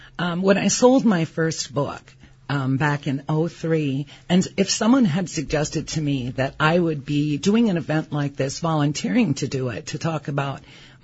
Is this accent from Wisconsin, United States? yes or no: yes; Ladysmith, Wisconsin, United States; I grew up in Ladysmith, Wisconsin.